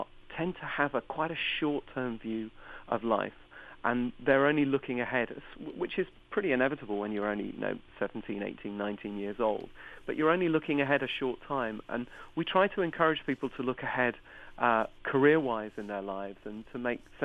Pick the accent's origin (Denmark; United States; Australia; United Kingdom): United Kingdom; England; All the people in the … have come from a very similar background, and we're all English.